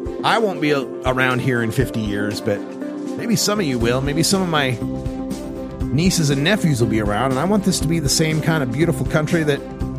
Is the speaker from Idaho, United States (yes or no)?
yes; Idaho, United States; I remember growing up in Republican Idaho, surrounded by very conservative people